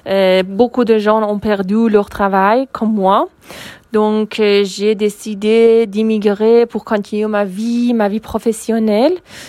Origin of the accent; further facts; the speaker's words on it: Tehran, Tehran Province, Iran; je suis iranienne. Je suis née à Téhéran